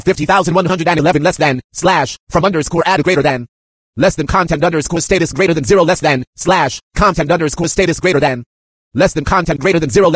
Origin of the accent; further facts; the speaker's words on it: San Bernardino, California, United States; my hometown in San Bernardino, California.